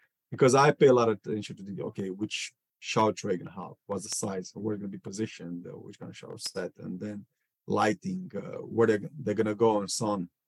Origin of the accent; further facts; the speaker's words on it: Romania; now in United Kingdom; Yeah, I first came in the UK in 2014. I'm originally from Romania.